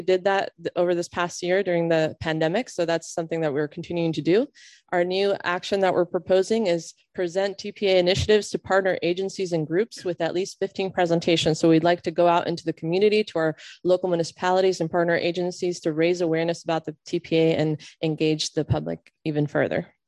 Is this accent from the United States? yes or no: yes; Anchorage, Alaska, United States; now in Palm Beach County, United States; even though Anchorage, Alaska is my hometown, Palm Beach County is definitely my second home.